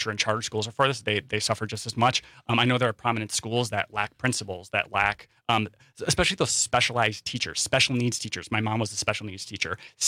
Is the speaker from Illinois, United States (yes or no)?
no; Wisconsin Rapids, Wisconsin, United States; I'm from Wisconsin Rapids in rural Wisconsin.